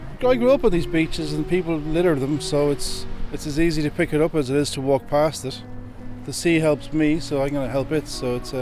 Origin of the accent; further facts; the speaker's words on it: Gorey, Leinster, Ireland; I'm Irish. I'm from Goree. I'm from Wexford.